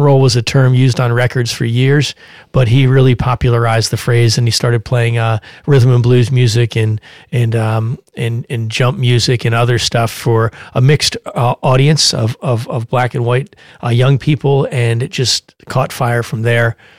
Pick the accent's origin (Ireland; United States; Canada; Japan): United States; Philadelphia, Pennsylvania; my hometown, Philadelphia, Pennsylvania